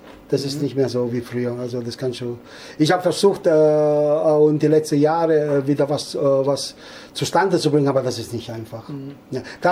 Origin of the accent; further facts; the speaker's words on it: Scordia, Sicily, Italy; German is a second language; now in Germany; Sizilien, von Sizilien. Scordia in Catania, das ist Scordia in Sizilien.